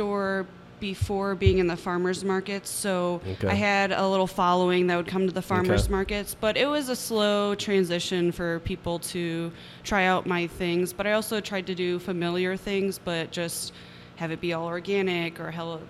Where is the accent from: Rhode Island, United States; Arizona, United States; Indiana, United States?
Indiana, United States; Crown Point; obviously. I grew up in Crown Point here. I am 29.